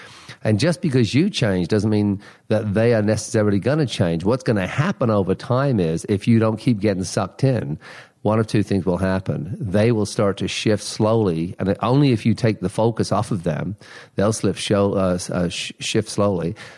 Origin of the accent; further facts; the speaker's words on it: St. John's, Newfoundland and Labrador, Canada; I'm from Newfoundland, right? Newfoundland. I can do a little Irish. It's Irish and Newfie. It's close. It's a little softer. I'm from St. John's.